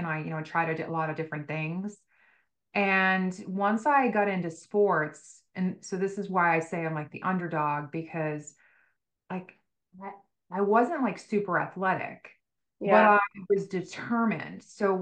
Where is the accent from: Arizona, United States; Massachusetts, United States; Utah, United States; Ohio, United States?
Massachusetts, United States; Boston; So I'm from Boston. I think I mentioned that in my TED talk.